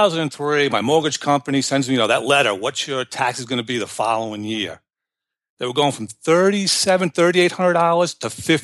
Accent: New York, United States; Like I said, I'm from New York, and I got married in 2002 to … And we were struggling in New York.

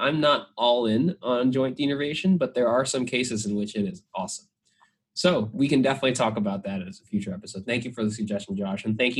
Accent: Florida, United States; which I thought was bullshit because I grew up in Florida and I didn't know what that was like.

